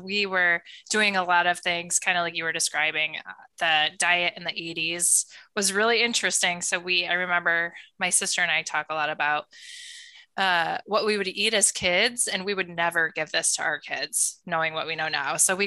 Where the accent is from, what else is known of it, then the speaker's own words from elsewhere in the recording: Iowa, United States; So I grew up in Iowa, in a really rural community.